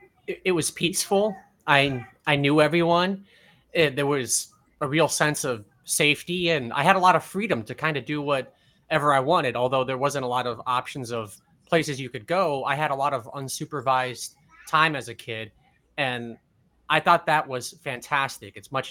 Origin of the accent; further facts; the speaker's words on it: Brainerd, Nebraska, United States; And I have friends who I grew up with in Brainerd, Nebraska